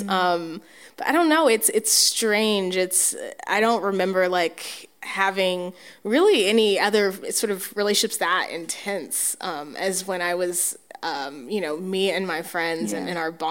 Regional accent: Oceanside, United States; I think the geography of it is, so I grew up in Oceanside, so did she, both went to Michigan

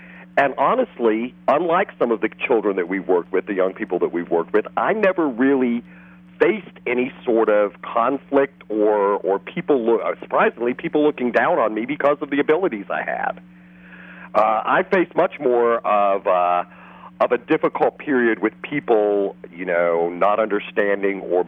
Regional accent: South Carolina, United States; also born or lived in New York; No, actually, I grew up pretty much in South Carolina and in upstate New York.

